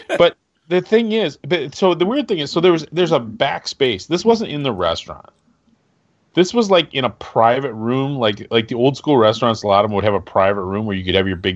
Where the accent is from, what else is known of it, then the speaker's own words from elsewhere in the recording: Midwest, United States; I was raised in the Midwest, and we basically, you know, if you were a man who had a fake tree in your house, you might as well have been wearing a dress.